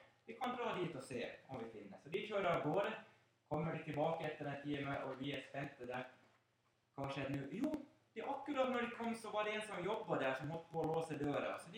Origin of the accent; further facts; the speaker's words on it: Finland; Jeg er jo finsk, og vi er jo sta.